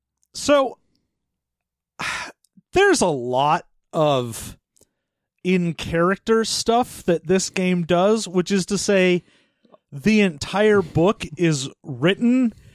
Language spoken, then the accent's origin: English; United Kingdom; and then I'm British